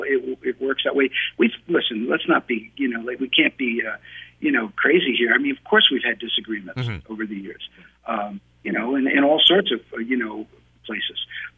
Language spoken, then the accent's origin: English; Pennsylvania, United States; also born or lived in New York City; You know, I was born in New York City, and, you know, I lived there until I was four, until we moved to Pennsylvania.